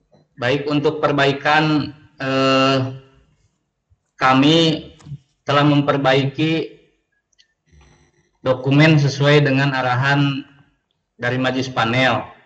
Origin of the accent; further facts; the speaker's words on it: Garut, West Java, Indonesia; asal saya dari Garut. Saya bertempat tinggal di desa, lebih tepatnya di Desa Marga Mulia, Kecamatan Cisompet, Kabupaten Garut.